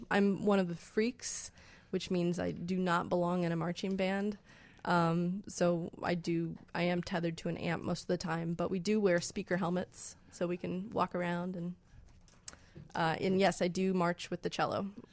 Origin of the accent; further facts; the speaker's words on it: Lexington, Kentucky, United States; as well as folk music growing up in Kentucky. And then I started cello in fourth grade, because down in Lexington, we had fantastic music programs for public schools.